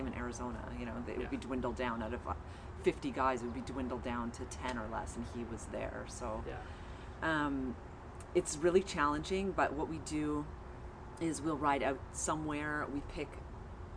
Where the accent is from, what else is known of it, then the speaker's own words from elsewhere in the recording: Woodbridge, Ontario, Canada; now in Oro-Medonte, Canada; I came from Woodbridge, and now I'm up in Oro Medonte, so this is all new cycling ground for me.